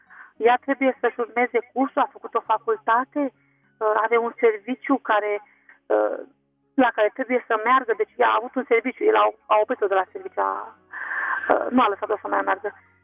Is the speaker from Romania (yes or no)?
yes; Bucharest, Romania; sunt din București.